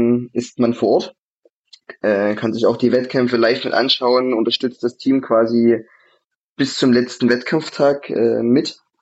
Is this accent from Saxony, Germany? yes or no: yes; Saxony, Germany; born there; ich bin ja Vogtländer, gebürtiger.